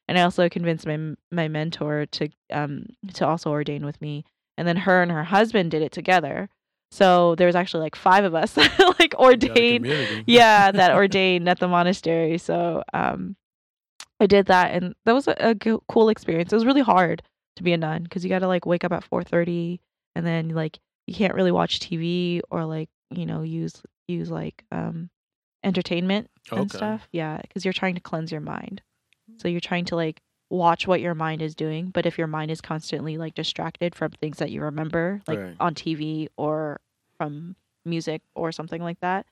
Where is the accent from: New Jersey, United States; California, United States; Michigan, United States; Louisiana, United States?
California, United States; Davis; Yeah, I'm from Davis.